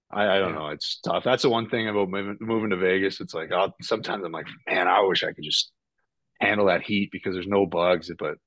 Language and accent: English; Winnipeg, Manitoba, Canada; where I grew up in the prairies, I grew up in Winnipeg